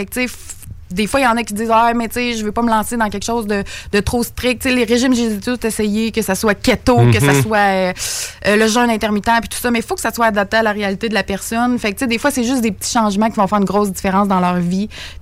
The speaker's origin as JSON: {"language": "French", "town": "Saint-Henri", "region": "Quebec", "country": "Canada", "said": "Moi, je viens de Saint-Henri, juste à côté."}